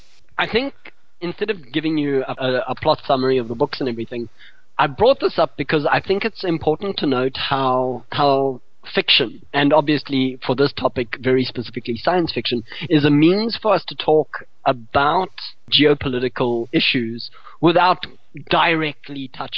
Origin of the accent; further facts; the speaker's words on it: South Africa; as a South African